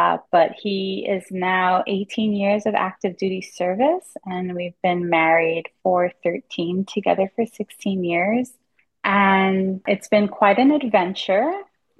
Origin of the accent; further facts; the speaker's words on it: New York, United States; A little bit about myself: I'm originally from New York.